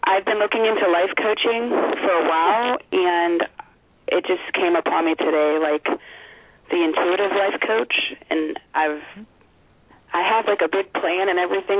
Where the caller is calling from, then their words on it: Pennsylvania, United States; I am calling from Pennsylvania.